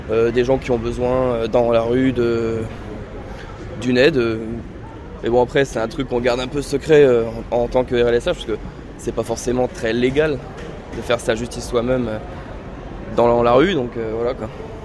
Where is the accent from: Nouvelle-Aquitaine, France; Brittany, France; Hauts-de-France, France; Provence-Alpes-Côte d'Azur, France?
Brittany, France; Morlaix; Je suis de Morlaix